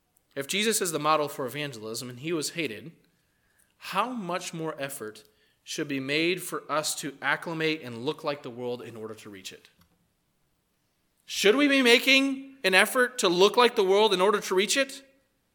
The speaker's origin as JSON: {"language": "English", "country": "Brazil", "tie": "born or raised there", "said": "When I was growing up in Brazil, there was an interesting contrast."}